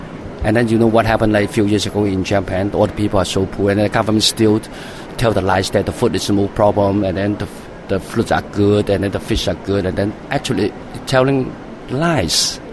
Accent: Hong Kong; Because I would tell that we are from Hong Kong.

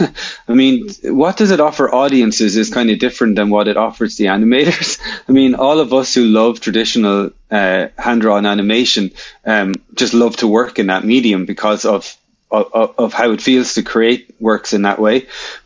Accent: Kilkenny, County Kilkenny, Ireland; And like here in my hometown in Kilkenny, I was lucky enough to be a member of a group called Young Irish Filmmakers

